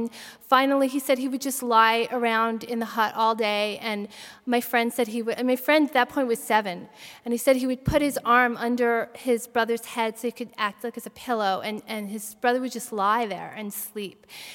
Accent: New York City, New York, United States; What he didn't know is that I grew up in New York City, and one of my friends from childhood grew up to be a subway conductor in the New York City train system.

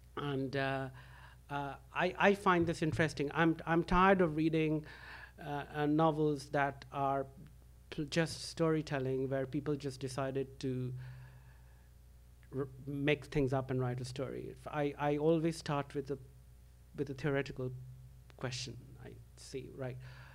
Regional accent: England, United Kingdom; As an English person, I trained to be a late 16th century scholar.

